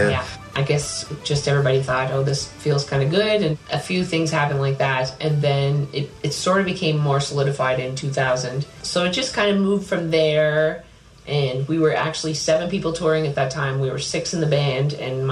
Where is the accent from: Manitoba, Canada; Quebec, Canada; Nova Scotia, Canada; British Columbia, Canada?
Nova Scotia, Canada; Growing up in Cape Breton, music was just right there from the get-go.